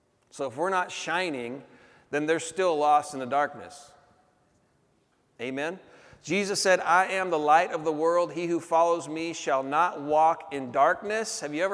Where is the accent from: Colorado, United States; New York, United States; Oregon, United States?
Oregon, United States; Portland; born there; I was born in North Portland.